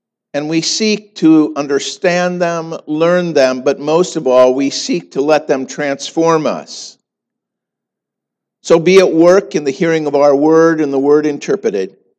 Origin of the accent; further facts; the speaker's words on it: Sioux Falls, South Dakota, United States; my church that I grew up in Sioux Falls, South Dakota